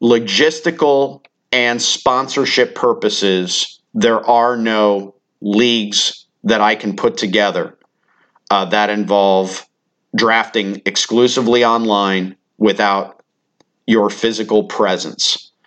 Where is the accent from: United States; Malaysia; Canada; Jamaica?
United States; Florida; back in the area where I grew up on the Gulf beaches here in the Tampa Bay area, played Little League baseball not far from John's Pass.